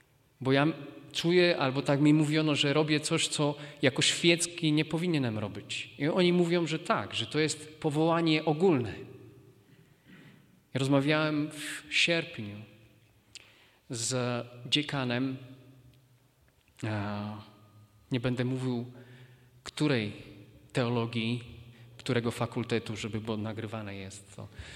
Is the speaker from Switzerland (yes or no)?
no; Slovakia; Polish is a second language; nie wiem jak u was w Polsce, u nas na Słowacji na pewno.